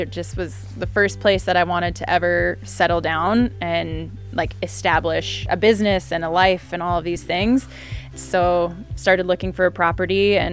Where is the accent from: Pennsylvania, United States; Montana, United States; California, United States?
Montana, United States; now in Slovenia; I'm an American originally from Montana and currently living in Bovets for the last 7 years.